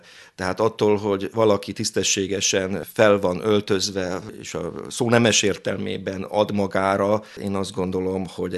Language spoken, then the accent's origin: Hungarian; Zalaegerszeg, Zala, Hungary; born there; Hát én zalaegerszegi születésű vagyok, igen régen, a 8-ban születtem